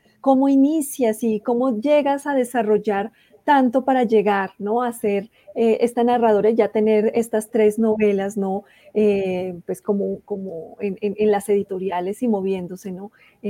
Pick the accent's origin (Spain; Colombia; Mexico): Colombia; para nosotros como colombianos ubicados desde acá